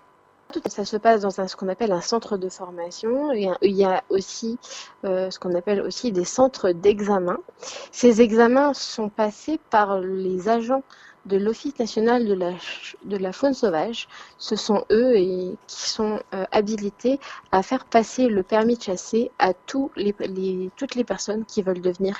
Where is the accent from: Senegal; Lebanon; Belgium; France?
France; Nous, chez nous, en France, on peut passer le permis de chasser français